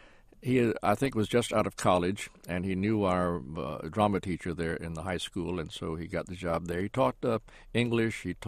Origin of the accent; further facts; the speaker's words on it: Goldsboro, North Carolina, United States; In Goldsboro, North Carolina. That's farming community east of Raleigh.